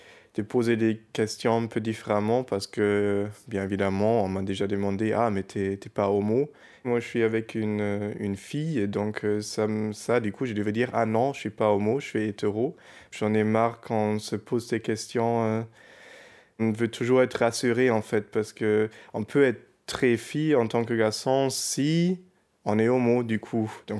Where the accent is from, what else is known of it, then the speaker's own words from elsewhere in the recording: Germany; now in France; Je vis en France depuis 3 ans et demi. J'ai 27 ans. Je suis allemand.